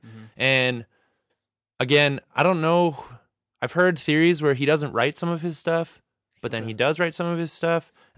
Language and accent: English; Salt Lake City, Utah, United States; I grew up in Salt Lake City, Utah